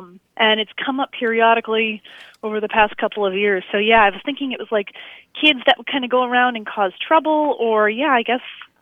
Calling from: Wolcott, Vermont, United States; I'm calling from Wolcott, Vermont.

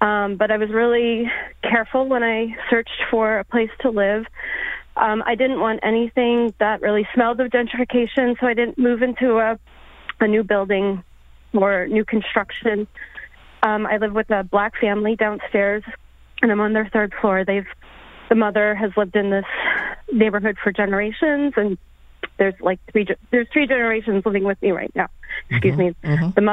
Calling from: Bushwick, New York, United States; I'm calling from Bushwick. I moved here 5 years ago from Greenpoint

